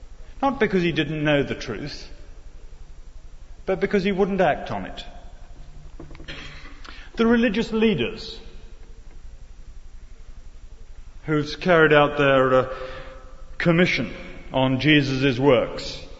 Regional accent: United Kingdom; You see, we're British and we're civilized, and we'd never dream of doing verse 29.

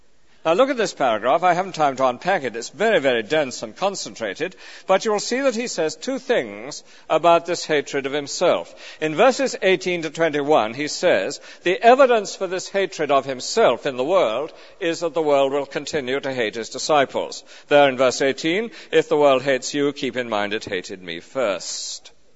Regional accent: United Kingdom; I'm a British, of course, with a stiff upper lip

